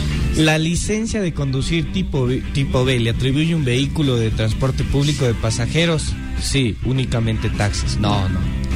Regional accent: Ecuador; Así somos los ecuatorianos.

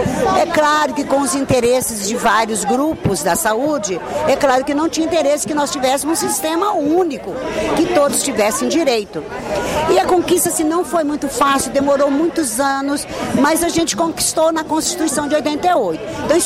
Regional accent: Minas Gerais, Brazil; Eu sou uma mineira. Eu venho de Minas, numa cidade próxima a Barbacena.

